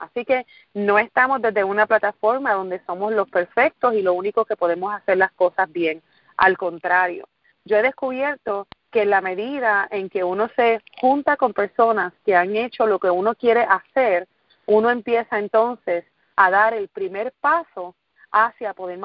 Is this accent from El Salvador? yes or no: no; Guayama, Puerto Rico; now in United States; Soy de Puerto Rico, nacida y criada en un pueblo del sur de la isla que se llama Guayama, Puerto Rico. Allí estuve hasta básicamente hace algunos 9 años, que fue cuando me mudo de Puerto Rico para los Estados Unidos.